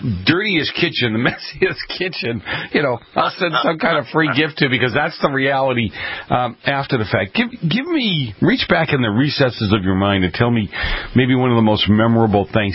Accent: New England, United States; You know, I grew up in New England. My ancestry is Italian

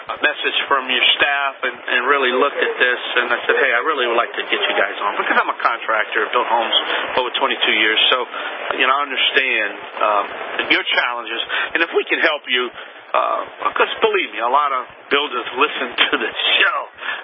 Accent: New Orleans, Louisiana, United States; I'm here at South 14 Greenville Show in the Big Easy, my hometown, New Orleans, Louisiana.

